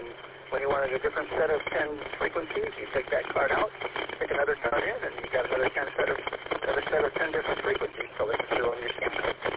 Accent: Goshen, Indiana, United States; Well, I'm actually from Goshen myself.

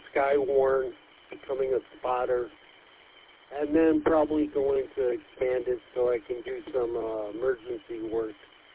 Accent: Elyria, Ohio, United States; I'm from Elyria, Ohio, which is up near Cleveland

